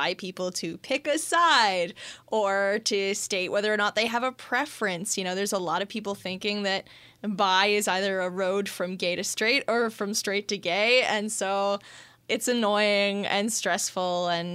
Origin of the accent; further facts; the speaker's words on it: Canada; I'm very Canadian, too, with the French.